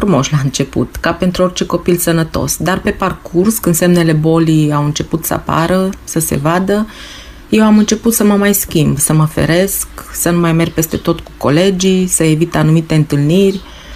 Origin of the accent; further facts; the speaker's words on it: Turda, Cluj County, Romania; sunt din Turda, județul Cluj